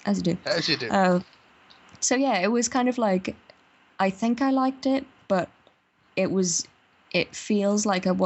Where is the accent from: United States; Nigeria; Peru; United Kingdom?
United Kingdom; Like, as a British person, I was out British just by watching this film.